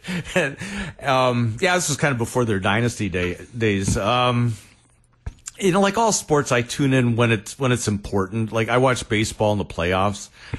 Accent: Chicago, Illinois, United States; You know, I grew up in Chicago. Go Bears.

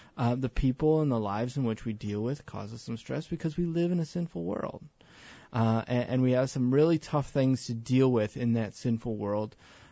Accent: Howell, Michigan, United States; now in Edwardsville, United States; You know, I grew up in Howell, Michigan, far away from St. Louis

